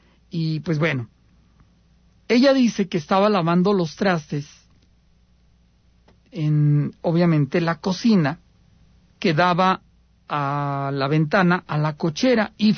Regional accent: Aguascalientes, Mexico; los que somos de aquí de Aguascalientes

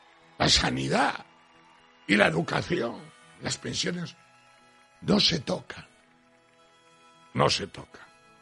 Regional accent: Spain; creo que somos millones los españoles

